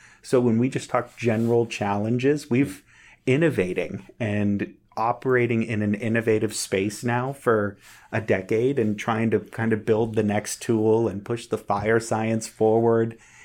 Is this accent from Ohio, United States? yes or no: no; Boston, Massachusetts, United States; I was growing up in Boston, you know, watching those big East Coast snowstorms.